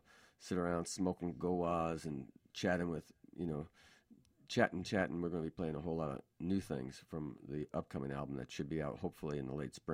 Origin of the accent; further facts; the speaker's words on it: New York City, New York, United States; But I grew up in the Bronx, and it was the same neighborhood, right near the neighborhood